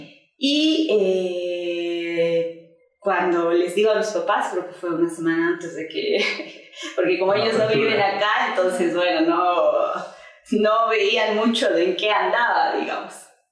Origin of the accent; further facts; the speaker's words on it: Villazón, Potosí, Bolivia; yo soy de Villazón, eso es frontera.